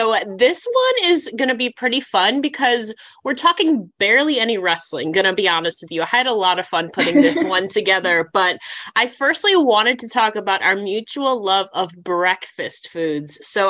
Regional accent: Buffalo, New York, United States; So I'm from Buffalo, New York. So it's like really close to I'm like Niagara Falls area

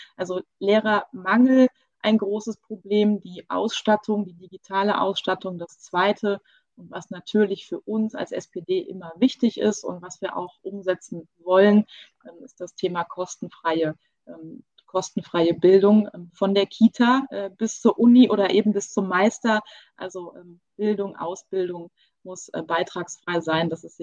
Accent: Duisburg, North Rhine-Westphalia, Germany; im Unterschied zu meiner Heimatstadt Duisburg

